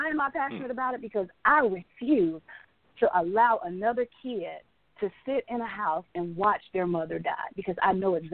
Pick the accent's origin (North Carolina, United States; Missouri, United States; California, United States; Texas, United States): North Carolina, United States; Peachland; born, raised, and bred in Anson County, straight out of Peachland, North Carolina. Yay! … I'm from Peachland.